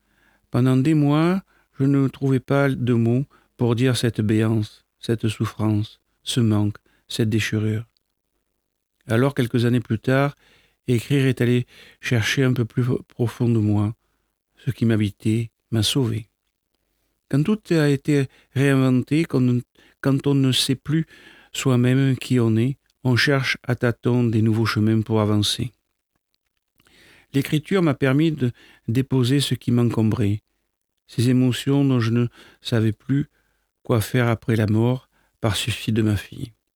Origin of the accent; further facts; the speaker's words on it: Nantes, Pays de la Loire, France; j'ai 56 ans et je suis nantaise.